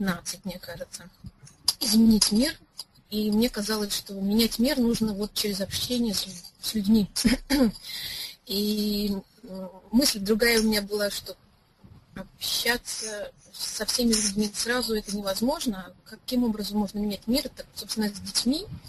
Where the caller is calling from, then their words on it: Saint Petersburg, Russia; я из Санкт-Петербурга